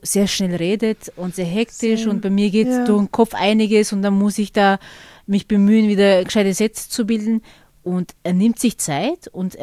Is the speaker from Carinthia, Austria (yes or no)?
no; Vorarlberg, Austria; Und dann kommen wir aus Vorarlberg, keine Ahnung, wir reden eigentlich nur Dialekt in allen Unterrichtsfächern.